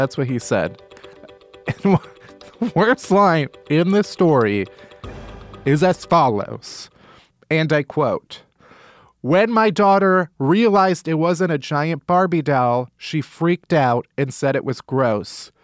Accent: Chicago, Illinois, United States; I grew up in Chicago.

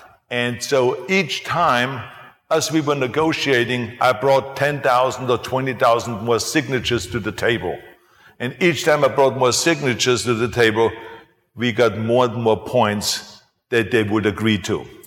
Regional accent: Austria; now in United States; I was born in Austria and I grew up in Austria. So that you have still an Austrian mentality mixed in with the American mentality.

